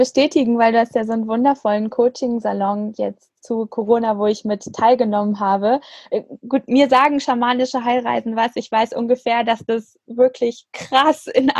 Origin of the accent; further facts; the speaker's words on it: Frankfurt, Hesse, Germany; born there; wohnt sie in meiner Geburtsstadt Frankfurt